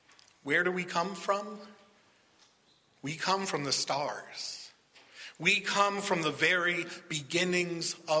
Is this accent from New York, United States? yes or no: yes; Long Island, New York, United States; also born or lived in Boston / southern Maine / Cape Cod; I grew up on Long Island, New York, went to college in upstate New York, moved to Boston, and then to southern Maine, out to Cape Cod, and finally here.